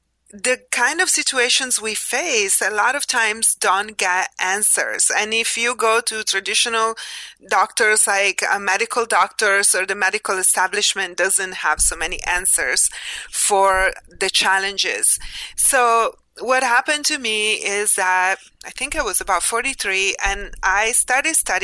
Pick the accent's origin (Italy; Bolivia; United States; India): Italy; And my family in Italy, because I'm from Italy